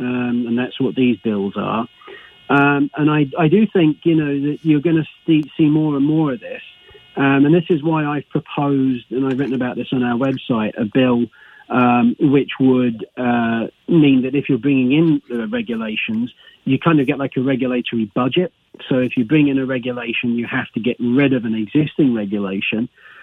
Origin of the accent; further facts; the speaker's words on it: England, United Kingdom; moved away as an adult; England originally. Mm-hmm. I've been here now 7 years, and I became a citizen last summer.